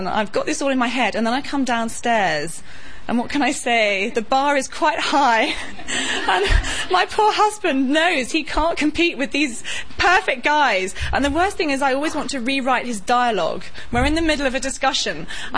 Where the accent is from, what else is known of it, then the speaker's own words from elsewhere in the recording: United Kingdom; I know I'm British, but even I know that's pretty cool.